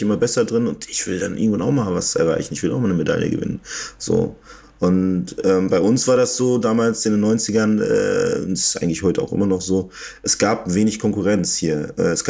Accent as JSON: {"language": "German", "region": "North Rhine-Westphalia", "country": "Germany", "tie": "born or raised there", "said": "ich bin im Münsterland aufgewachsen. Das ist halt ein recht kleines Kaff"}